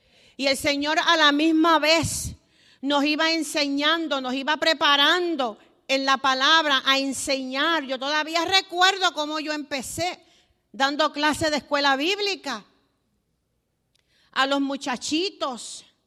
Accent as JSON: {"language": "Spanish", "country": "Puerto Rico", "moved": "as an adult", "said": "Mire, cuando nosotros salimos de Puerto Rico, pues nos hicieron una despedida."}